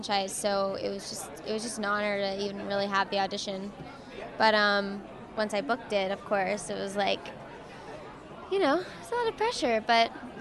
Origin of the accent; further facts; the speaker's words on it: Fort Worth, Texas, United States; No, I'm from Fort Worth.